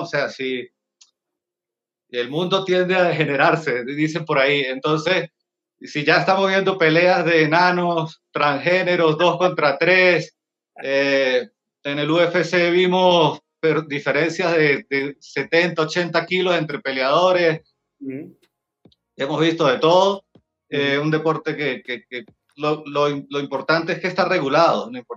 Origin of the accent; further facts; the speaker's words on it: Venezuela; now in Colombia; Yo soy original de Venezuela, estamos establecidos en Colombia